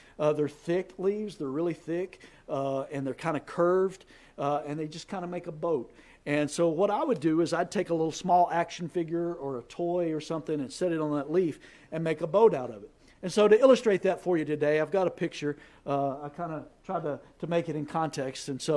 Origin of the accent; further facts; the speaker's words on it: North Carolina, United States; I grew up in North Carolina.